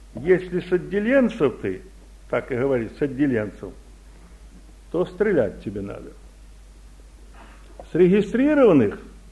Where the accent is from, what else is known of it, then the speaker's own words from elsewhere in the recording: Russia; Я из России.